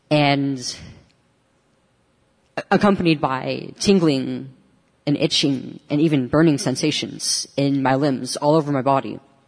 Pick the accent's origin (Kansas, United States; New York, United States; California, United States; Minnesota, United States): California, United States; Manteca; I'm from Manteca, and I started seeing a therapist here in Modesto, Kaiser.